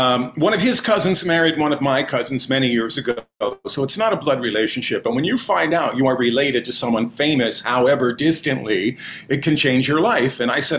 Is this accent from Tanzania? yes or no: no; Florida, United States; And I grew up in Palm Beach County, Florida.